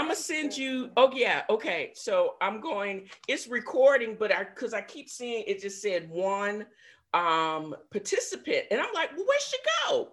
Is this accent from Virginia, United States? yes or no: yes; Virginia, United States; also born or lived in North Carolina; they all know that I'm kind of a swashbuckler from Virginia. They knew I was in North Carolina for a minute.